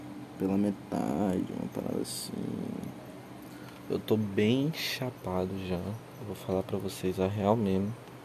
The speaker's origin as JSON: {"language": "Portuguese", "region": "Acre", "country": "Brazil", "tie": "born there", "said": "terminou no Acre. que foi onde eu nasci, né, no Acre."}